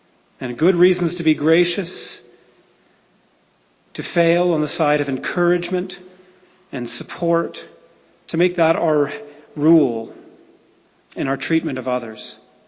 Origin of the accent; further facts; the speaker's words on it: Toronto, Ontario, Canada; born there; I was born in Toronto.